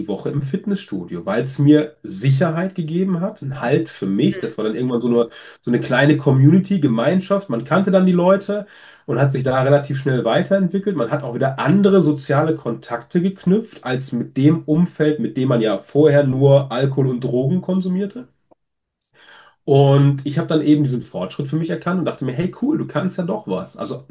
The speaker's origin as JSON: {"language": "German", "town": "Essen", "region": "North Rhine-Westphalia", "country": "Germany", "tie": "born or raised there", "said": "ich komme aus einem Vorort von Essen. Essen-Kupferdreh ist meine Heimat. Und da bin ich geboren und aufgewachsen, 15.000 Einwohner. Und dann hat es mich irgendwann in die große Welt verschlagen. Jetzt wohne ich wieder auf dem Dorf, aber halt in der Nähe von Köln."}